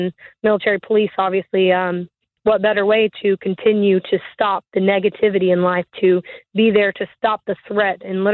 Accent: the South, United States; we didn't really watch TV growing up, and I'm from the South

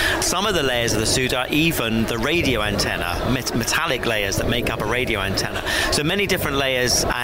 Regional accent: United Kingdom; I'm a British astronaut with the European Space Agency.

